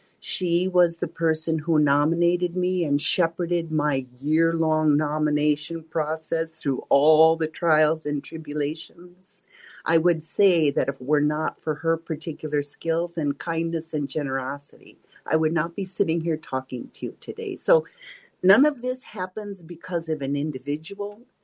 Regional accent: Oshkosh, Wisconsin, United States; So I grew up in Oshkosh, Wisconsin.

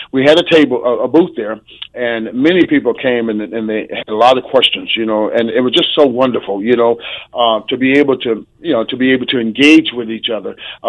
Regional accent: Oakland, California, United States; Well, growing up the way I did, I grew up in Oakland, California. And you know, going to church was a it was a good thing.

